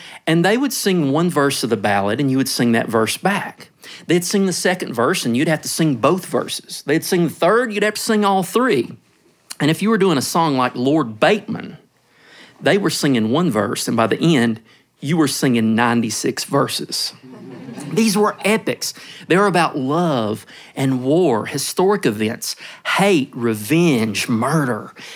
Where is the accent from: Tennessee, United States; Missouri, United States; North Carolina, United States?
North Carolina, United States; Well, one of the greatest things about growing up in Madison County was getting to hear the ballad singers.